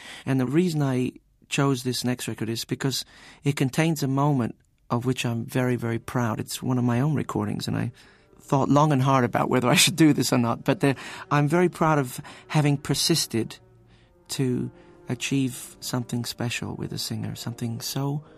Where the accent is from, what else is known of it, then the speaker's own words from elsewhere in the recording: United States; I grew up in America in the 70s